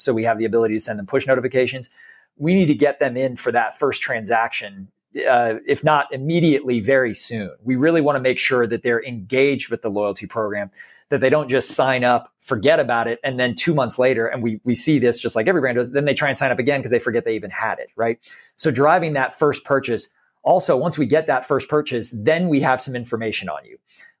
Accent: Dallas, Texas, United States; born there; Long story short, I was born in Dallas and was long raised a Texas Rangers fan.

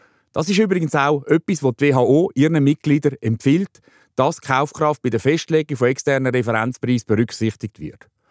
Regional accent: Switzerland; Heute haben wir als Schweizer nur knapp die Hälfte von allen Medikamenten

